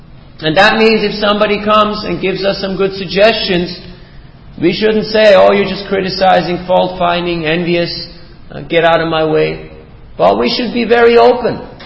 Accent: Australia; I'm an Aussie, you know.

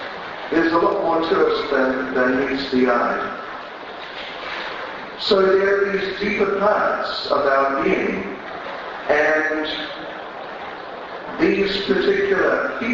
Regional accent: New Zealand; and I'm originally from New Zealand.

